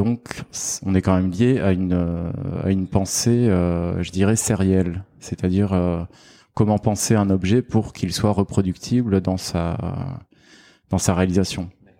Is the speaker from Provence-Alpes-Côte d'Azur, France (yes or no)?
yes; Aix-en-Provence, Provence-Alpes-Côte d'Azur, France; moved away as an adult; now in Paris, France; Je suis né à Aix-en-Provence, donc je suis un sudiste comme on dit.